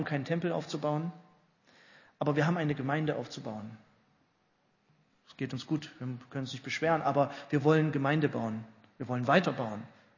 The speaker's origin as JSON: {"language": "German", "region": "East Germany", "country": "Germany", "said": "Ich bin ja auch Ossi"}